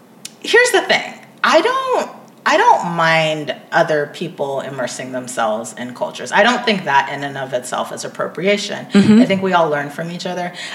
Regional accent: United States; I mean, I grew up mostly in the States, but as I've been getting older, I've been getting more connected to sort of my African roots

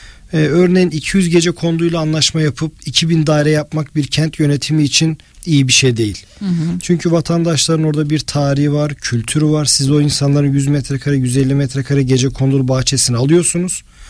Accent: Gazipaşa, Antalya, Turkey; Bizim Gazipaşa ilçemiz çok keyifli bir ilçe, çok renkli bir ilçe.

